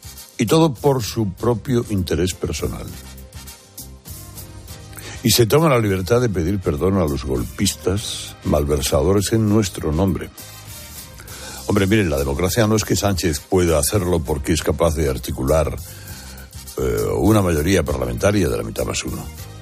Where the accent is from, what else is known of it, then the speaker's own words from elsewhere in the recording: Spain; somos nosotros, los españoles en su conjunto